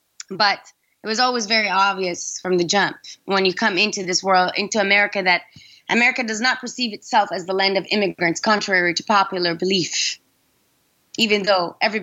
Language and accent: English; Sudan; English is a second language; now in United States; because people had never heard of Sudan when I first moved h